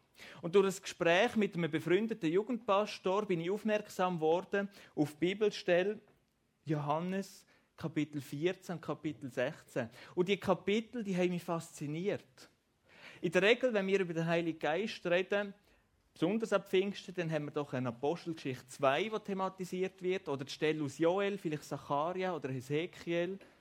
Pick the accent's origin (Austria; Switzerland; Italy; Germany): Switzerland; so sind wir prägt als Schweizer.